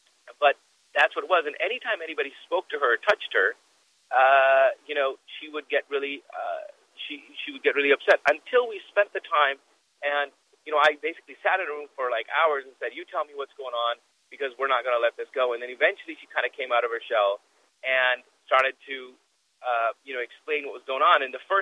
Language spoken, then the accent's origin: English; Midwest, United States; but I had never known anybody personally where I grew up in the Midwest.